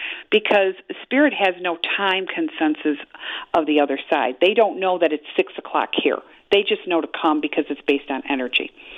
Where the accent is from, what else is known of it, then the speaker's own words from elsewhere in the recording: Chicago, Illinois, United States; You know, it started in Chicago because I was raised in Chicago my whole life, but now it's all over the world that I work with.